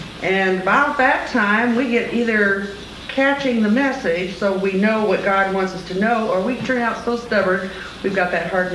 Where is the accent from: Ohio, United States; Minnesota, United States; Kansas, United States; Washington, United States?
Kansas, United States; Well, I was raised in Kansas.